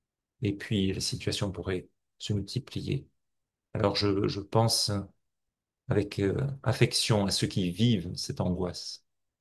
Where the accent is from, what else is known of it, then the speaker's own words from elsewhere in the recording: France; born there; je suis né en 1966, en France, dans telle condition